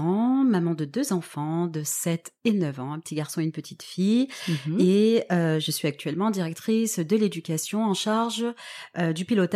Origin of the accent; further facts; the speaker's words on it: Toulon, Provence-Alpes-Côte d'Azur, France; Alors, moi, je viens de Toulon, donc qui est une ville que tout le monde connaît près de Marseille. Je suis l'aînée de 7 enfants, donc de parents maghrébins. Mon papa est arrivé en France dans les années 60.